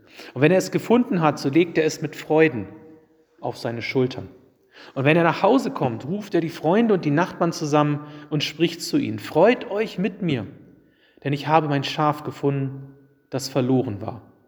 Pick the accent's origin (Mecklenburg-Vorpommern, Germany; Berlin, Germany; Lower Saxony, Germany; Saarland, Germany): Lower Saxony, Germany; Wolfenbüttel; in Wolfenbüttel, Niedersachsen, wo ich aufgewachsen bin.